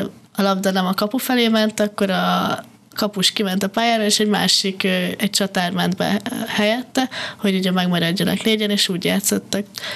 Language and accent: Hungarian; Hungary